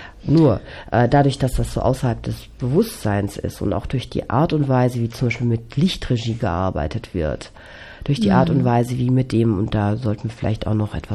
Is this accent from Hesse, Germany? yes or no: yes; Hesse, Germany; Ich bin ja hier in Hessen groß geworden